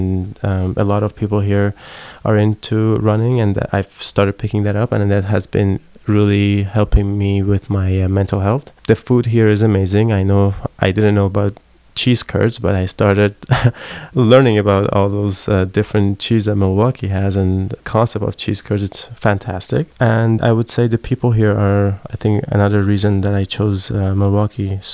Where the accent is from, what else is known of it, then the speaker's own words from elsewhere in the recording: Toronto, Ontario, Canada; I'm from Toronto, Canada